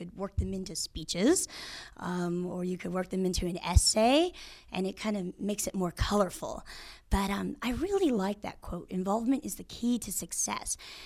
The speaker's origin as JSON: {"language": "English", "town": "San Diego", "region": "California", "country": "United States", "tie": "born or raised there", "said": "I grew up in the San Diego area, and we'd drive down to San Diego, to LA, all over Southern California for these tournaments."}